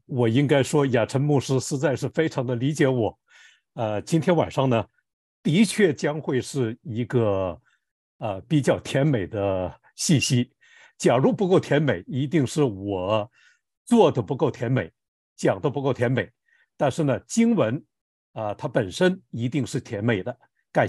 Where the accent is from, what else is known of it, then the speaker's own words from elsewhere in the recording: China; 作为我们中国人，自从在那个大年初一过我们中国人的新年开始，其实呢，春天就已经来到了。